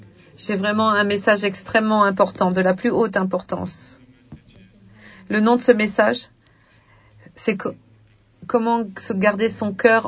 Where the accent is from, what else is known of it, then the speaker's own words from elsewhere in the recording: Brașov, Brașov County, Romania; Bonjour. Je viens de Brașov, en Roumanie.